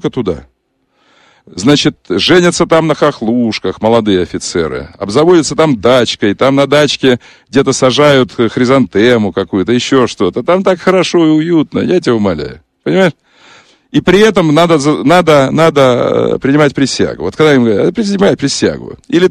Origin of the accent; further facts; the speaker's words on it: Crimea, Ukraine; Предлагают, в том числе нам, крымчанам. Я крымчанин, ты знаешь.